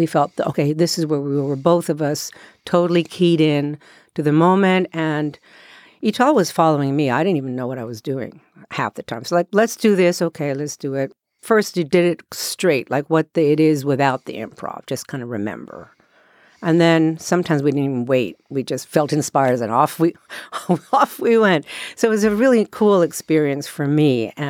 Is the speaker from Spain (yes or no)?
no; Israel; first language Hebrew; English is a second language; I'm originally from Israel, and my language is Hebrew.